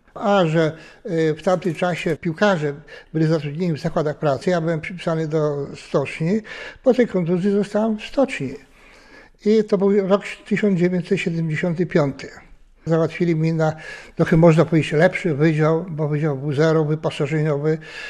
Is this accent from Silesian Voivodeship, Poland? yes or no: no; Szczuczyn, Podlaskie Voivodeship, Poland; now in Szczecin, Poland; bo pochodzę z Mazur, ze Szczuczyna.